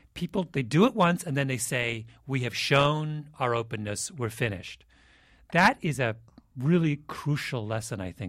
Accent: Canada; As a Canadian and someone who grew up in the parliamentary system, I would not call that lack of decorum.

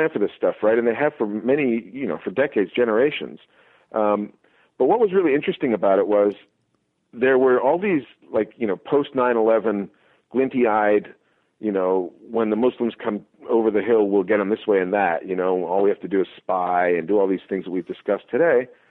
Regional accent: Canada; also born or lived in Australia; I'm Canadian and Australian in my nationality, and as a non-American, which I think informs all my writing and all my reporting

